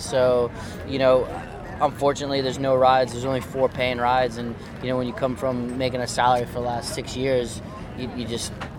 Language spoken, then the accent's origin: English; United States; He brought me over as an American.